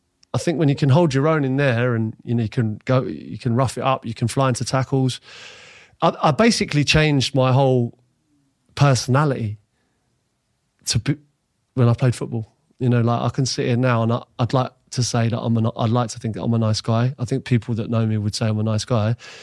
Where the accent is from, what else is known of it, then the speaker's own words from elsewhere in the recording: Ealing, London, United Kingdom; I'm bearing in mind, I grew up in Ealing.